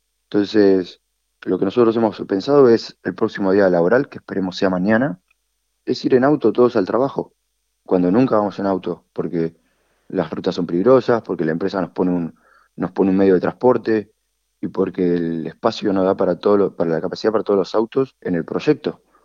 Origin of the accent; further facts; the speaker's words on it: Argentina; now in Australia; Yo soy de Argentina y estamos un poco acostumbrados en Argentina a que estas cosas pasen. Pero venir a Australia